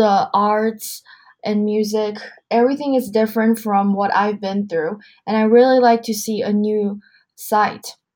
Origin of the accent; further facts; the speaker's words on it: Canada; And plus, I'm Canadian and the second national language is French, and I would like to learn some of it.